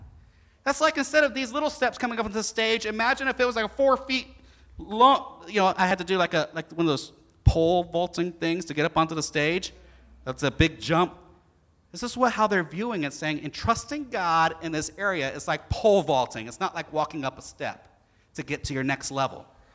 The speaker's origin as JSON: {"language": "English", "region": "Florida", "country": "United States", "tie": "born or raised there", "said": "I grew up in Florida. In Florida, you get some really nasty thunderstorms and occasional hurricane."}